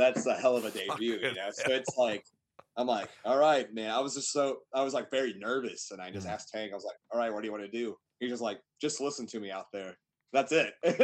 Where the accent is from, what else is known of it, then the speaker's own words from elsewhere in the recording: Tennessee, United States; moved away as an adult; now in Atlanta, United States; And so I grew up in East Tennessee. And when I was 19, I moved to Atlanta to pursue filmmaking.